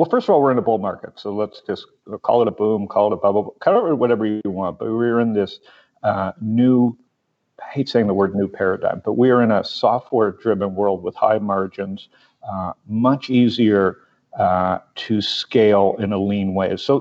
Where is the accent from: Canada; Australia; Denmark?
Canada; Toronto, Ontario; now in United States; I am Canadian, so it may come in handy at some point soon. It's funny because I haven't been home in a while because of COVID, but I split my time Phoenix, San Diego, and born in, like I said, in Toronto, but moved to the States